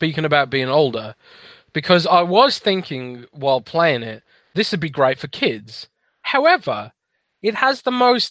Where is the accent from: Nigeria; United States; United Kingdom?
United Kingdom; I'm British.